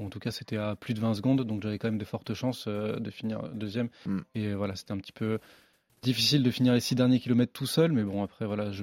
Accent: France; personne n'irait jouer en tant que Français avec moi tout devant sur les tout premiers

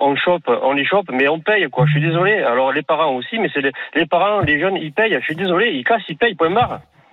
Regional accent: Pau, Nouvelle-Aquitaine, France; Moi, je viens de Pau, à Pau, pourtant, c'est pas une ville non plus super

